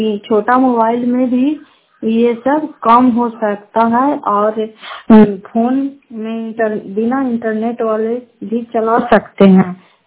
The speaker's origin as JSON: {"language": "Hindi", "town": "Fatehpur", "region": "Bihar", "country": "India", "said": "घर फतेहपुर पंचायत मकरौसा, जिला नालंदा कराता ब्लॉक की निवासी हूँ।"}